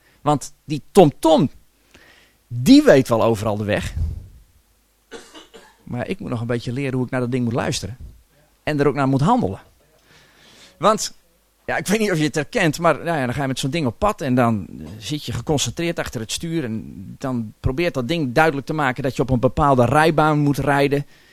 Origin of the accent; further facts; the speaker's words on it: Gorinchem, South Holland, Netherlands; Ik kom uit Gorinchem. Ik ben getrouwd met Evelien.